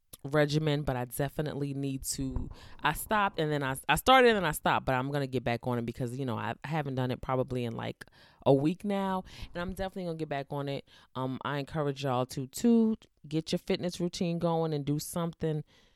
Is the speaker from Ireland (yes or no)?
no; New York, United States; I grew up in New York. I haven't been to New York since 2006, I believe.